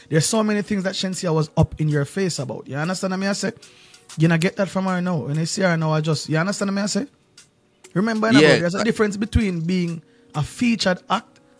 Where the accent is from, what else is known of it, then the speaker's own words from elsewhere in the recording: Jamaica; there's no point in time where I would want to be anything else apart from being a Jamaican. Jamaica have a different energy, my bro.